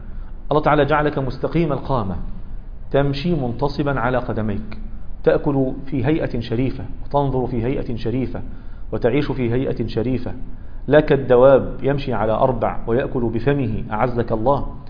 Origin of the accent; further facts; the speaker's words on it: Sinai, Egypt; في بلدنا سيناء، وسيناء من ديار الشام